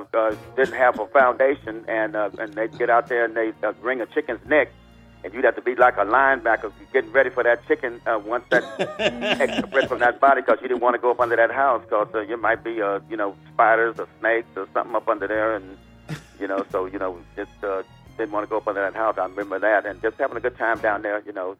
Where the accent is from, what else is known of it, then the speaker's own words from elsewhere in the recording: Oakland, California, United States; also born or lived in Little Rock, Arkansas; Well, I grew up in Oakland, but I was born in Little Rock. I made my grand entrance right there.